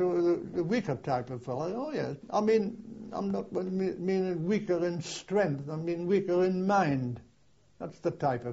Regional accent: North East England, United Kingdom; We didn't think of England or of being British. We were proud to be Northumbrians.

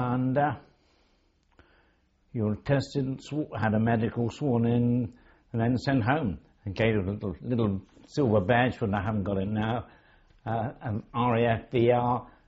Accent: Sidmouth, South West England, United Kingdom; I grew up in Sidmouth. I moved there in 1927.

